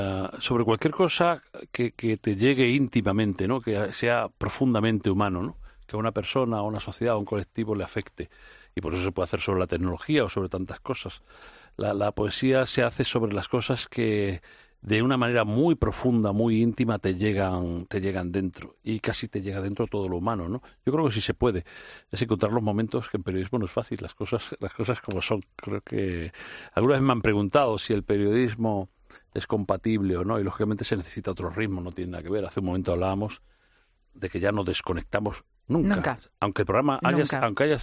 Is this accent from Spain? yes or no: yes; Castile, Spain; Y eso que, bueno, mi pueblo era un pueblo grande, donde tenía instituto incluso, que eso no es muy habitual en los pueblos de Castilla.